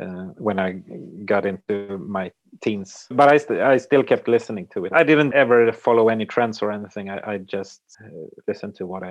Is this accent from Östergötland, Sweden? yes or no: yes; Linköping, Östergötland, Sweden; now in Lund, Sweden; I grew up in another city called Linköping. And the cities are quite similar. They are both university cities, and it's big enough to have what I think a city needs, and still small enough so you can cycle everywhere.